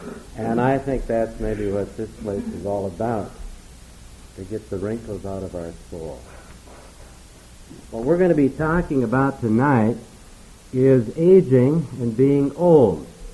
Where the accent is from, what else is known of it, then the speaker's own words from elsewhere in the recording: Minneapolis, Minnesota, United States; I'm from Minneapolis.